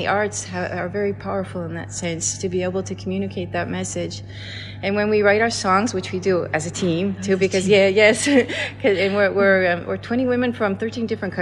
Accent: Los Angeles, California, United States; now in Italy; No, I'm from Los Angeles originally.

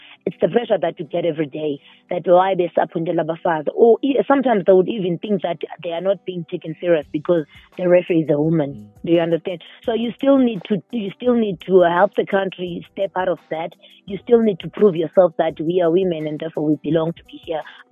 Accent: Eastern Cape, South Africa; remember, I'm coming from the Eastern Cape. So where I come from, there's not a lot of female referees.

